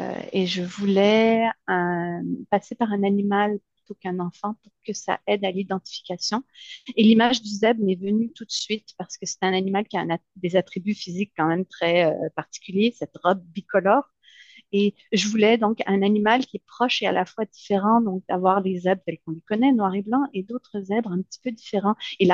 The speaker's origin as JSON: {"language": "French", "region": "Quebec", "country": "Canada", "said": "Alors, moi, je suis québécoise"}